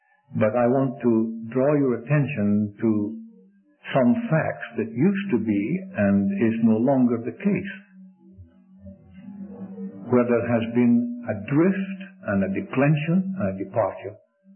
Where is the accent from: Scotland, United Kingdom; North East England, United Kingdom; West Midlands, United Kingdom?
Scotland, United Kingdom; Being a Scot, I like to mention sometimes one of the sayings of our Scottish national poet